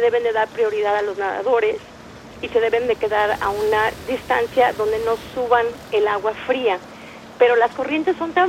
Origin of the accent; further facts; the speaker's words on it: Mexico City, Mexico; now in Canada; Yo nací en la Ciudad de México y fui nadadora por México durante toda mi niñez y adolescencia y radico ahorita en Canadá.